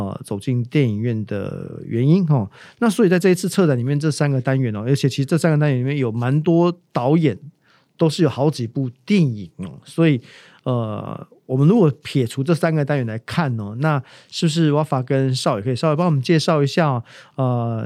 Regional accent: Taiwan; 我们台湾人好像觉得好像我们休假放松好像是一个罪恶的感觉

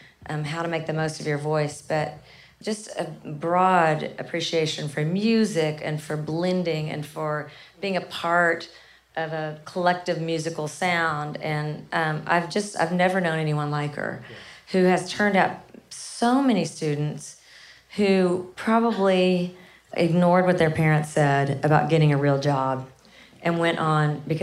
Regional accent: Kennett, Missouri, United States; So I'm from a really small town called Kennett, Missouri

